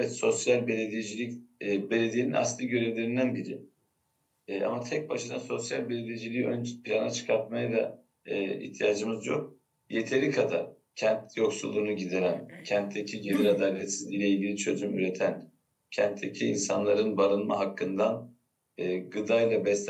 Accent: Sancaktepe, Istanbul, Turkey; Ben bu ilçede doğdum, büyüdüm. Hayatım Sancaktepe'de geçti.

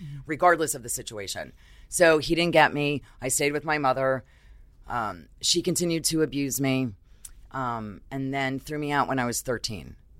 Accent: Brooklyn, New York, United States; also born or lived in Maryland; but I grew up in Brooklyn. I was born in the army in Maryland and was very independent as a kid. Took the train into Manhattan all the time for various different things when I was younger.

